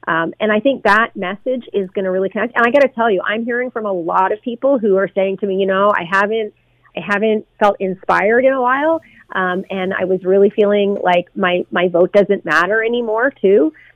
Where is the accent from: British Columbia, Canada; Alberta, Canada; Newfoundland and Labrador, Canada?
Newfoundland and Labrador, Canada; moved away as an adult; now in Ontario, Canada; I moved to Ontario from Newfoundland, oh my gosh, 30 years ago to go to school, and I stayed here